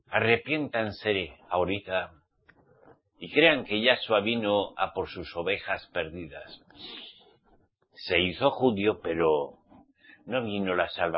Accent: Spain; Yo soy español, safardí.

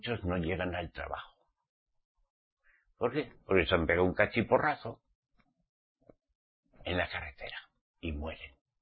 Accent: Basque Country, Spain; born there; yo nací en el País Vasco, soy español, mi papá y mi mamá eran españoles. Fui enseñado en la lengua castellana, al menos mi papá y mi mamá hablaban así.

